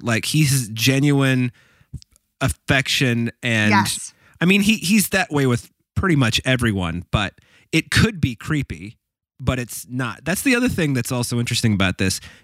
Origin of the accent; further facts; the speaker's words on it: Indiana, United States; but I grew up in Indiana where they pretend there are no Jews.